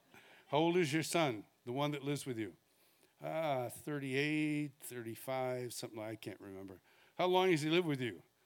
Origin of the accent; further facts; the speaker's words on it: Rochester, New York, United States; I was born in Rochester, New York, St. Mary's Hospital, 1954. Yes. Yeah, you can do the math. Yep, I am 40-something. I grew up in the Rochester area.